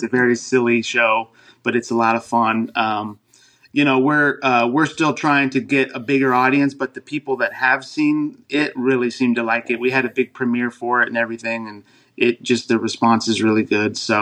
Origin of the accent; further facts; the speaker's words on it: Sacramento, California, United States; also born or lived in Los Angeles; I was born and raised in Sacramento. I lived in L.A. for a while, but I'm back here for now, right now, yeah.